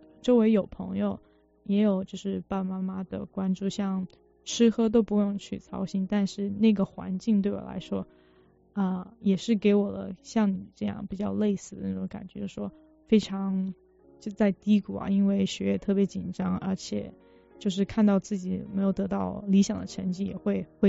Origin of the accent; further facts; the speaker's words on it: Canada; 作为一个加拿大人我一次都还没有去过